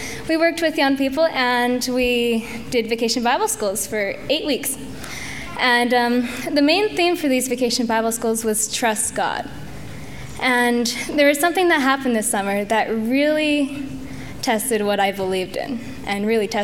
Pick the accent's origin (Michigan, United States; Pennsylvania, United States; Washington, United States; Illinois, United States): Washington, United States; Brewster; and I am from Brewster, Washington.